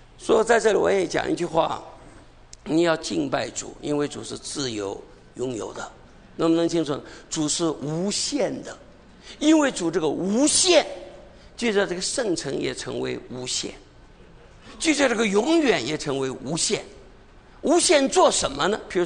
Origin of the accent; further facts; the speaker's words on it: China; 我们中国人不有这个习惯吗？